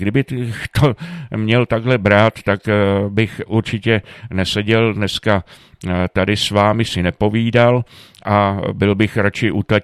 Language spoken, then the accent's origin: Czech; Bohemia, Czechia; protože u nás v Čechách nechci se tekon nějak, no, nechci to nějak hanět, ale doopravdy u nás v Čechách už ty tradice téměř pomalu mizí.